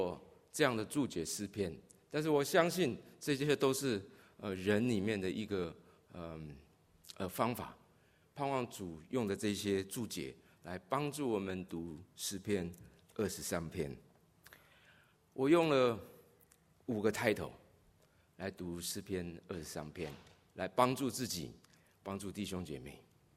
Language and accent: Chinese; New York, United States; 我从纽约来的。